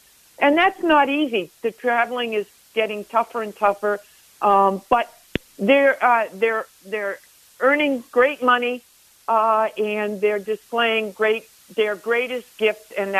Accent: Massachusetts, United States; And being being born and raised in Massachusetts, I only live, 40 miles from the golf house.

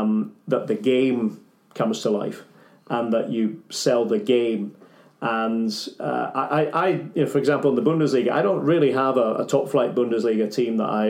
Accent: Aberdeen, Scotland, United Kingdom; I'm from Aberdeen. There are days, if I'm not working, I might go and watch Aberdeen with some friends

